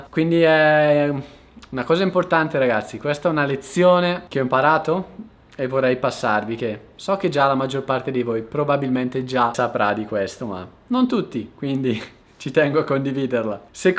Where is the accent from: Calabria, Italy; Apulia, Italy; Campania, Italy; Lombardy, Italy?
Lombardy, Italy; Brescia; Io che vengo da Brescia, per me questo è una follia, perché per fare 10 km a Brescia ci impiegavo 15 minuti.